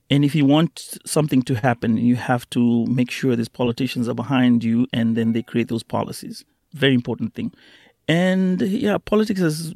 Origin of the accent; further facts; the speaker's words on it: Mombasa, Mombasa County, Kenya; I come from Mombasa, and then I had to go back to Nairobi.